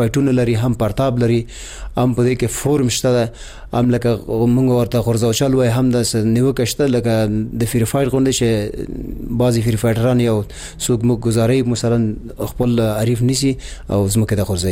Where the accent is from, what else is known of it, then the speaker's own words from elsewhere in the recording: Afghanistan; مونږ افغانان یو